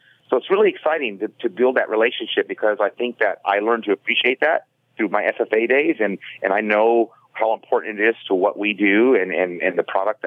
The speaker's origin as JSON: {"language": "English", "region": "California", "country": "United States", "tie": "born or raised there", "said": "I'm you know, Latino, I'm half Puerto Rican, half Mexican. I grew up in California, which is a big influence of what I do."}